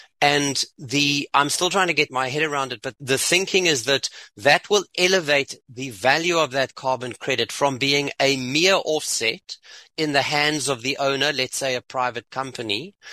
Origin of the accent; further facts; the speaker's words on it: South Africa; as a South African, that kind of brought some attention to you